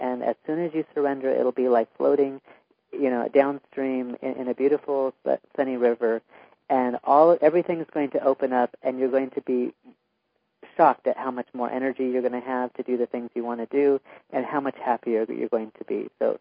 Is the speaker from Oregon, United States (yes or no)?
yes; Ashland, Oregon, United States; to Ashland, Oregon, my hometown, which I love